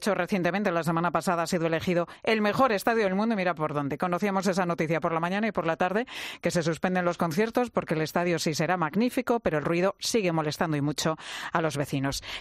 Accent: Madrid, Community of Madrid, Spain; Es que soy de Madrid, con padres de Madrid y abuelos de Madrid. Gata.

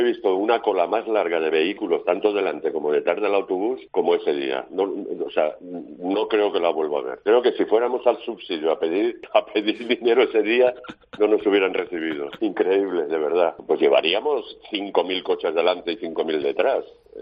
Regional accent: Valencian Community, Spain; los que somos valencianos y valencianistas

